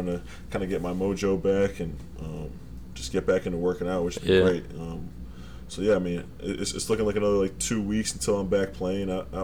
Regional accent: Rhode Island, United States; Obviously, I'm from Rhode Island, but I had to go back.

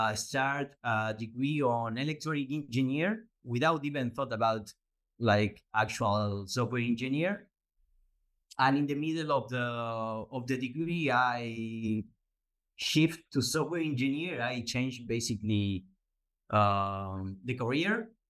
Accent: Buenos Aires, Argentina; Well, I'm from Buenos Aires. I was born here.

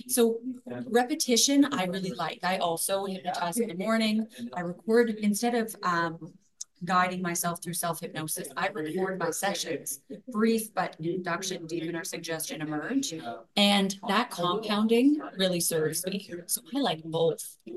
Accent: Canada; I'm Canadian, so I have to throw a little French

